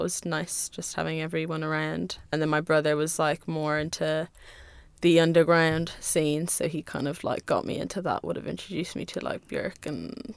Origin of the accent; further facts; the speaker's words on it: Indiana, United States; born there; Well, I was born in Indiana